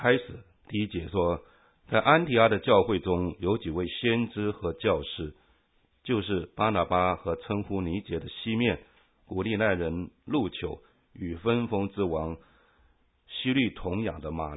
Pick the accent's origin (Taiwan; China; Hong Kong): Taiwan; now in United States; 我是从台湾移民到这里来，为了服侍主，因为我从来没有想要到美国居住。